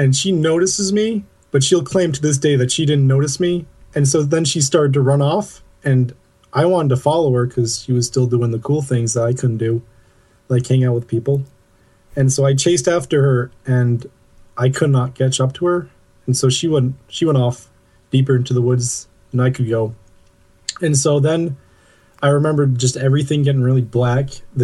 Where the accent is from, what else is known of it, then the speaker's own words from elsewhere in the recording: New England, United States; I'm from New England, up north.